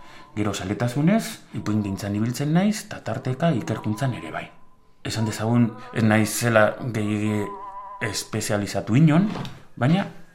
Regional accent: Vitoria-Gasteiz, Basque Country, Spain; arabarra. 49 urte ditut. 65 jaio nintzen, Gasteizen bertan, familia arabarra dut

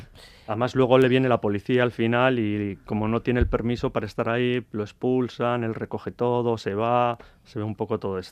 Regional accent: Pasaia, Basque Country, Spain; nosotros somos de Pasaya, y en Pasaya también hemos sufrido este fenómeno

